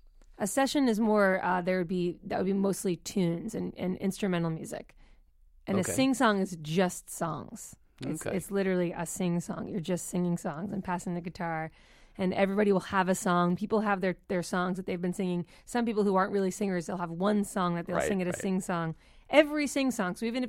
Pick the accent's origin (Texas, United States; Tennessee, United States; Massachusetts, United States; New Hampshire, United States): Massachusetts, United States; Boston; I grew up in Boston and so lucky to, live in Boston.